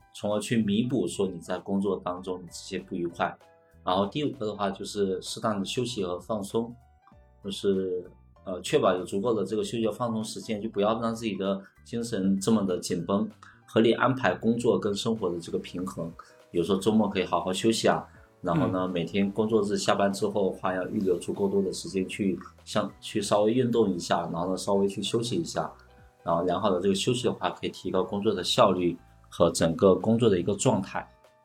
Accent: China; 这是当今压在我们中国人身上的几座大山

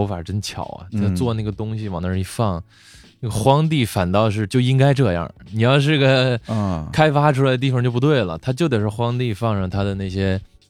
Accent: Inner Mongolia, China; 就是我就是从北京，我就内蒙古穿越一下，然后回到我的家乡额尔木那，这样，重拾我的故乡。

